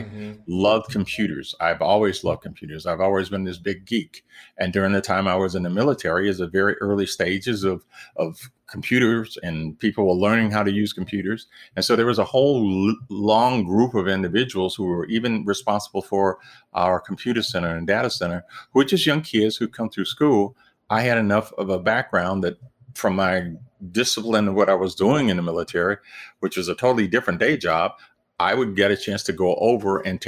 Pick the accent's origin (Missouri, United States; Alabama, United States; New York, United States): Alabama, United States; I grew up in Alabama. Southern pride, Roll Tide.